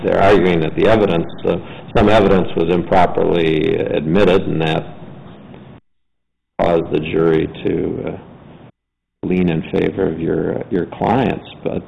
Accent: Milwaukee, Wisconsin, United States; I'm from Milwaukee. We don't have the Mr. Hotel is the best hotel in Milwaukee.

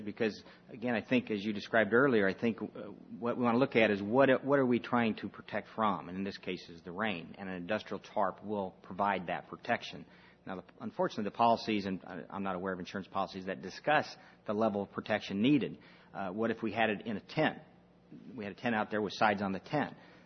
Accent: Illinois, United States; I'm from Southern Illinois, which we've been out without electricity for a week.

